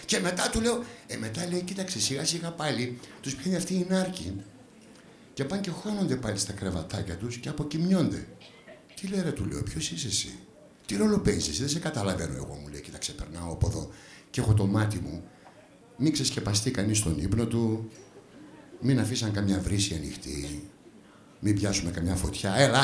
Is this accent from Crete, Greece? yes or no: no; Thessaloniki, Central Macedonia, Greece; now in Athens, Greece; ήμουνα στη Θεσσαλονίκη, που είναι η πατρίδα μου